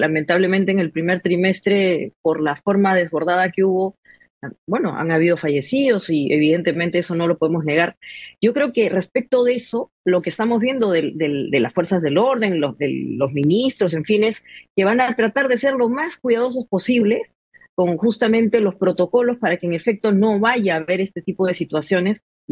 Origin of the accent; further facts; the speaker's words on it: Peru; va a ser el ejercicio de los derechos cívicos que tenemos como peruanos.